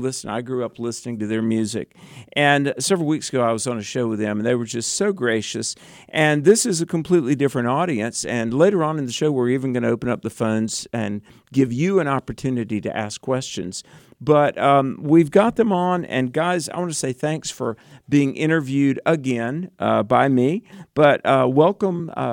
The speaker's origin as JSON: {"language": "English", "region": "the South", "country": "United States", "said": "I'm from the South, y'all."}